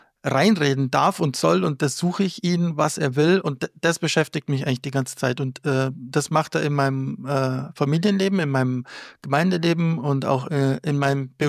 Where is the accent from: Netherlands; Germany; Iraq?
Germany; Munich, Bavaria; now in Taching am See, Germany; Ja, aus dem Süden, hört man ja schon, genau, aus Bayern, München. Münchner Kindl eigentlich.